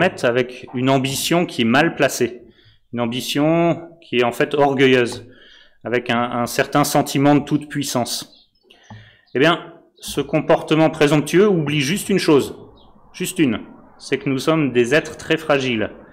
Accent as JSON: {"language": "French", "region": "Hauts-de-France", "country": "France", "said": "Bon, désolé les nordistes qui m'écoutent, je suis un nordiste aussi."}